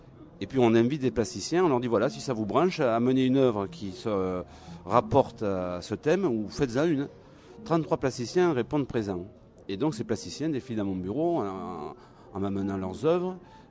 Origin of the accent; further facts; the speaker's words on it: Uzeste, Nouvelle-Aquitaine, France; je pense que j'ai grandi à Uzest